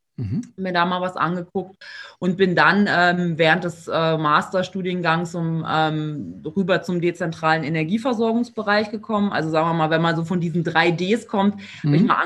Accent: Berlin, Germany; now in Munich, Germany; Ich komme eigentlich aus Berlin, dann hat es mich nach München verschlagen. Bin da jetzt auch schon eine ganze Zeit lang

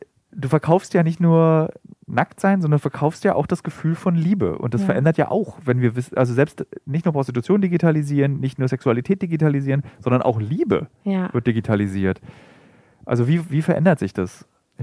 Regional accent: Berlin, Germany; Das möchte ich als Berliner auch nochmal sagen.

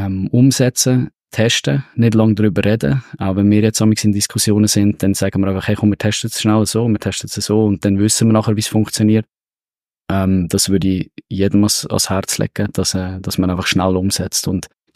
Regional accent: Switzerland; Wir haben als Schweizer auch ein gewisses Denken

